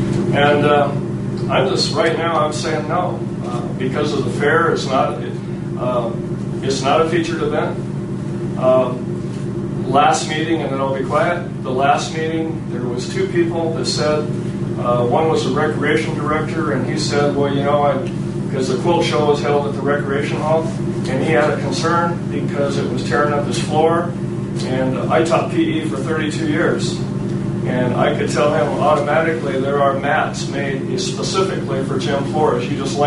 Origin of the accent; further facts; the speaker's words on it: California, United States; I was raised on Lincoln County. I was raised on Los Angeles County fairs.